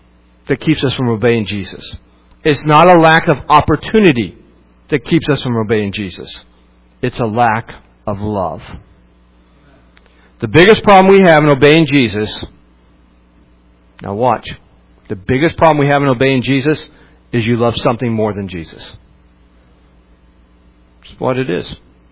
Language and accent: English; Morgantown, West Virginia, United States; where I grew up in Morgantown, there's a mall called Mountaineer Mall.